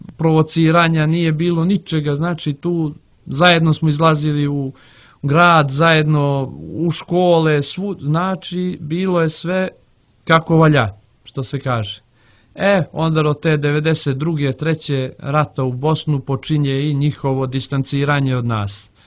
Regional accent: Klina, Peja District, Kosovo; also born or lived in Podgorica, Montenegro; ja sam rođen u Podgoricu, ali kao mali, ja i brat smo ostali smo bez majke i podizali su ne baba i djedu selu Jagoda, opština Klina, na 20 km od Peći.

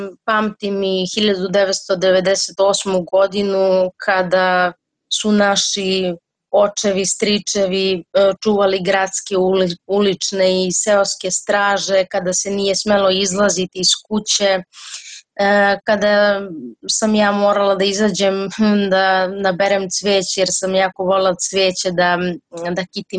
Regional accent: Gjakova, Kosovo; born there; Ja sam rođena u Đakovici i želim da kažem da sam krštena u manastiru Visoki Dečani

